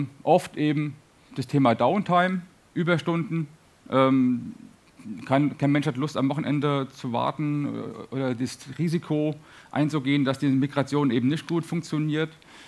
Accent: Darmstadt, Hesse, Germany; willkommen auch von mir in meiner Heimatstadt Darmstadt.

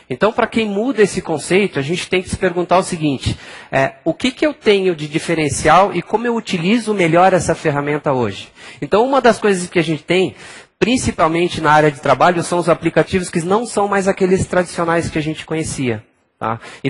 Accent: Campinas, São Paulo, Brazil; Tenho uma empresa, sou de Campinas.

